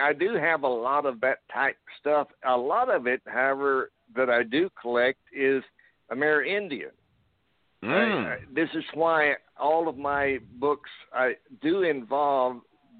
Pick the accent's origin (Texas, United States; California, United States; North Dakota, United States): Texas, United States; No, I was born and raised in Texas, cowboy most of my life, ranched, raised cattle, quarter horses.